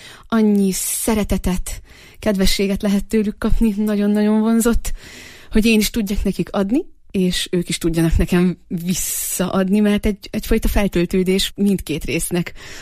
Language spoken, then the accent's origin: Hungarian; Ipolytarnóc, Nógrád, Hungary; Én Nógrád vármegyéből érkeztem, Ipolytarnócon nőttem fel